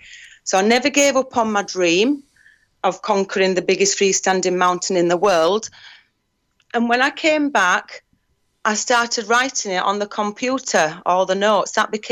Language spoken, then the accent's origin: English; Denby Dale, Yorkshire and the Humber, United Kingdom; I grew up in Denbighdale, so Barnsley and Huddersfield, they're the surrounding towns where I live.